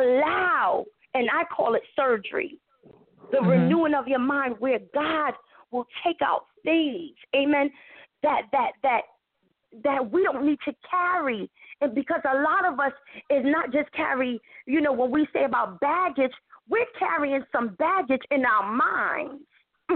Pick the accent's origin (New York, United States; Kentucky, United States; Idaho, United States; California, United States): New York, United States; maybe that's just because I'm from New York.